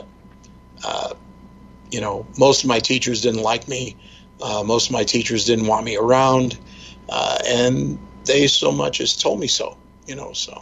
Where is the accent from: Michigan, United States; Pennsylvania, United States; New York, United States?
New York, United States; New York City; Well, growing up in New York City, my mother kind of felt like the answer was not public school.